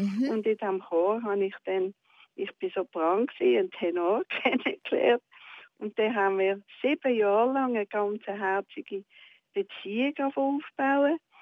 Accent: England, United Kingdom; Es ist ja so, ich bin auch in England aufgewachsen

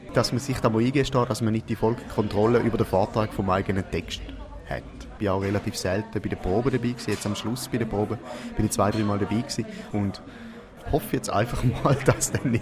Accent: Stein am Rhein, Schaffhausen, Switzerland; ich bin in Stein im Rhein aufgewachsen, in einem kleinen Städtchen am Untersee. Es ist ein ganz schönes Städtchen, ein mittelalterliches Städtchen, das eine wunderschöne Altstadt hat.

